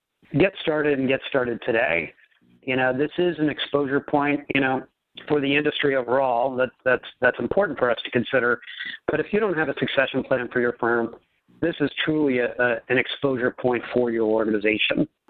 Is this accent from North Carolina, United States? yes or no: no; California, United States; I'm from California